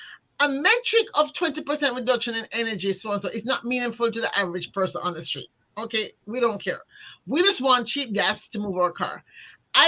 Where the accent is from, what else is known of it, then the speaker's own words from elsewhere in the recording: Jamaica; I'm from Ireland, I'm from Jamaica. And I realized that, my God, most Jamaicans don't care about the sea